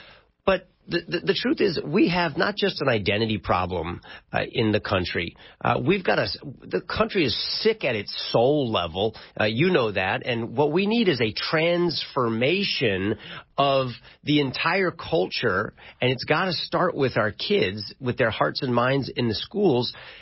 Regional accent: California, United States

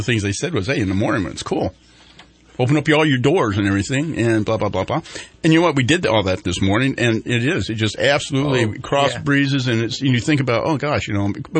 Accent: United States; Well, we are happy to be Americans.

